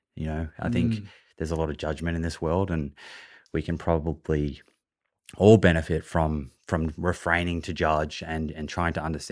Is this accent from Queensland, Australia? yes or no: no; Melbourne, Victoria, Australia; now in Sydney, Australia; I grew up in Melbourne and now I live in Sydney